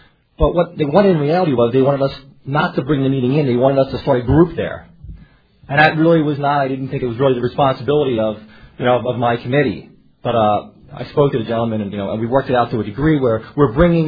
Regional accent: New Jersey, United States; I'm also from Area 45, Southern New Jersey.

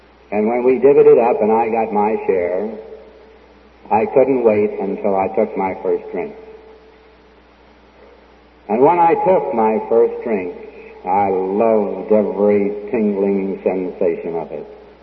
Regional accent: Baltimore, Maryland, United States; I was born and raised in Baltimore, but as fate would have it, I transferred to the eastern shore of Maryland.

